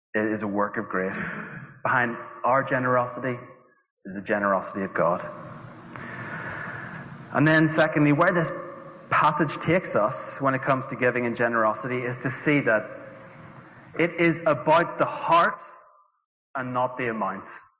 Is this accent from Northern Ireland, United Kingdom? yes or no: yes; Northern Ireland, United Kingdom; I can be a very tight-fisted person, probably because I'm from Northern Ireland.